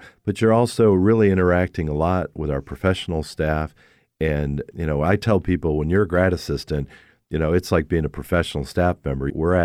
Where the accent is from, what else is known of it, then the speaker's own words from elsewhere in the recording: New York, United States; You know, I grew up in New York. It's freezing.